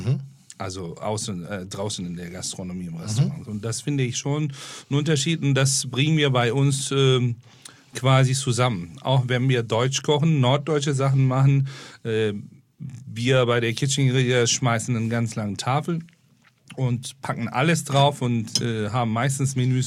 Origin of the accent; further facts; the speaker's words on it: Istanbul, Turkey; Ich bin in Istanbul aufgewachsen